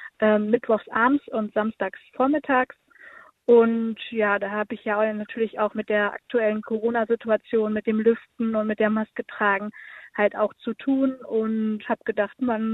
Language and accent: German; Wettringen, North Rhine-Westphalia, Germany; Ja, ich komme halt auch aus Wettringen